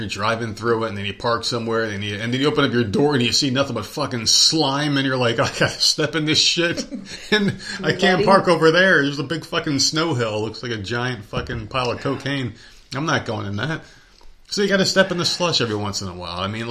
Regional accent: New Jersey, United States; accent: New Jersey; What is it about the word puff? Is it my New Jersey accent? Is that what it is?

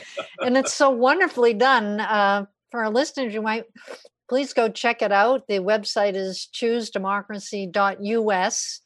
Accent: New England, United States; And I come from New England, so we believe an ounce of prevention is worth a pound of cure.

